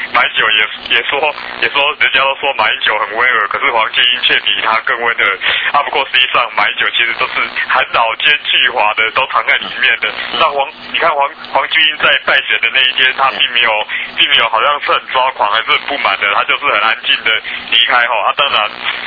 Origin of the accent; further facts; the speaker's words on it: Taiwan; 一个不爱我们台湾人的地方